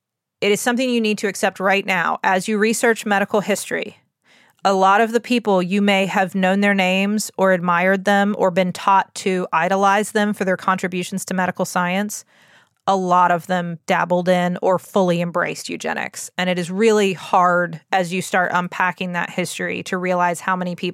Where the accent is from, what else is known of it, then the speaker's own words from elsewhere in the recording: United States; I'm 41 years old. I was raised in the United States.